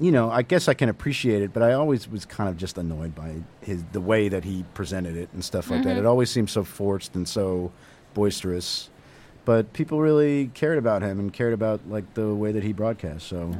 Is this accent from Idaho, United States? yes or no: no; Massachusetts, United States; which I grew up in Massachusetts, so I take all of New England as my people.